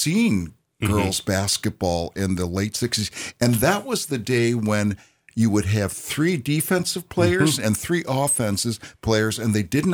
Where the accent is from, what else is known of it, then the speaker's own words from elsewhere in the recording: Indiana, United States; And I came from Indiana, which is the center of high school basketball.